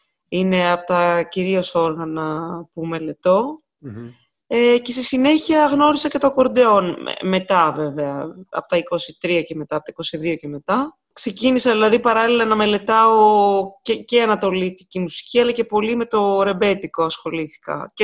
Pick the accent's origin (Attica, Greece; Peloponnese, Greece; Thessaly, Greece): Attica, Greece; Athens; born there; Έχω γεννηθεί, αλήθεια είναι στην Αθήνα, αλλά η καταγωγή μου είναι από την Ήπειρο. Δηλαδή όλοι μου οι συγγενείς, παππούδες και τα λοιπά, έχω έτσι ιδιαίτερη σχέση με το χωριό μου.